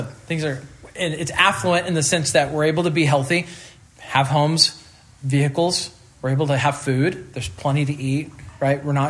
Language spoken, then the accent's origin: English; Midwest, United States; but I grew up in the Midwest, and I think people may be friendlier in the Midwest.